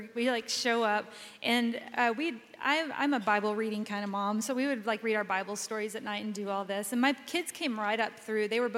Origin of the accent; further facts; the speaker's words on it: Texas, United States; Yeah, so I grew up in West Texas at a church where my parents took us Sunday morning, Sunday night, Wednesday nights, yeah.